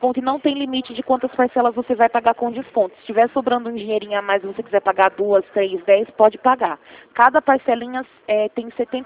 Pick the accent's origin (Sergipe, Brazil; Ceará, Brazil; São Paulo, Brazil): São Paulo, Brazil; Rio Claro; eu sou daqui de Rio Claro mesmo.